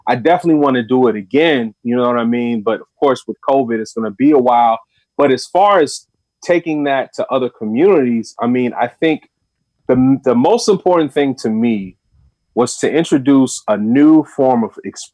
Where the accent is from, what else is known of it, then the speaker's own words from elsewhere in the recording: Chagrin Falls, Ohio, United States; That's one of the positives growing up in Chagrin Falls.